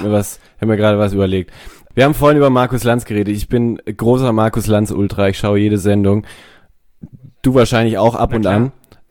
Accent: Heidelberg, Baden-Württemberg, Germany; Ich komme aus Heidelberg.

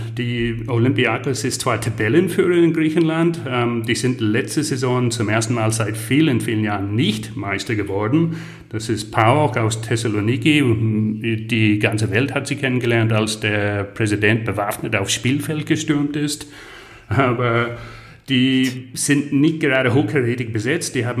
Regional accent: Ireland; German is a second language

